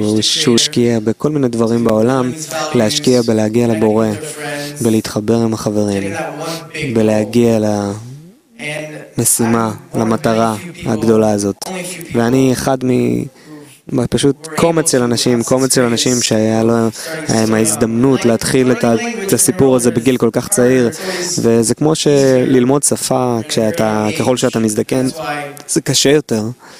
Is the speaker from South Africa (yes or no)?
no; Toronto, Ontario, Canada; אני מטורונטו. ומאז שנולדתי, אני נמצא בסביבה הזאת.